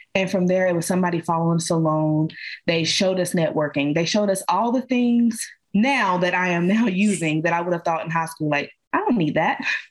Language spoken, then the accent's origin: English; West Virginia, United States; Because look at me. Me, for instance, I came from McDowell County. I am a success story. I'm not somebody who at that time was a coal miner or had any dealings with that. I was just born into this.